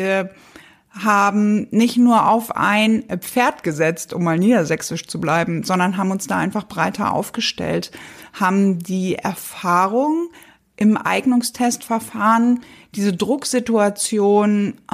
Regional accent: Lower Saxony, Germany; Nein, ganz im Gegenteil. Das war eine sehr bewusste Entscheidung für meine Heimat.

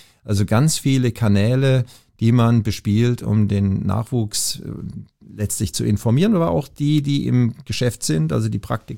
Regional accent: Southern Germany, Germany; ich komme aus Süddeutschland

